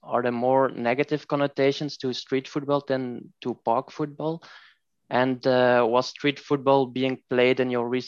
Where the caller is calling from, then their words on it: Belgium; English is a second language; I'm calling in from Belgium.